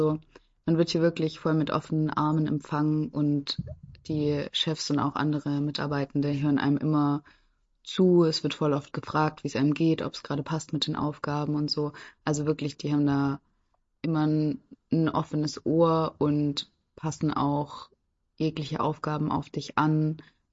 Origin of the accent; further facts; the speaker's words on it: Baden-Württemberg, Germany; now in Brussels, Belgium; mit meiner Heimatregion, meinem Heimatbundesland Baden-Württemberg